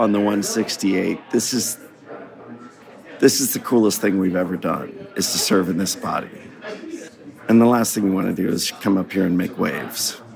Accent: Chattanooga, Tennessee, United States; I'm from Chattanooga, Tennessee.

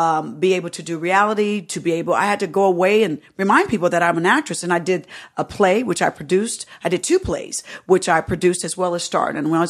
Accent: Indianapolis, Indiana, United States; They cannot, girl, I'm from Indianapolis, Indiana.

